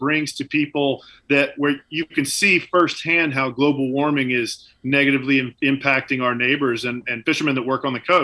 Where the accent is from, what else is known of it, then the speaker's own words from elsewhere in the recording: Deep South, United States; I grew up in the Deep South. I cooked for a living for a long time.